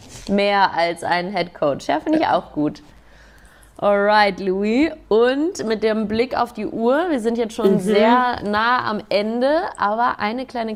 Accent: Hamburg, Germany; als Hamburgerin

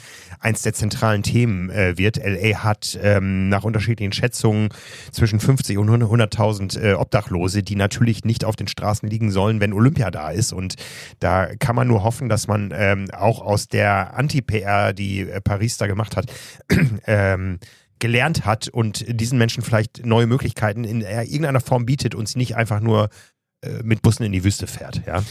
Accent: Hamburg, Germany

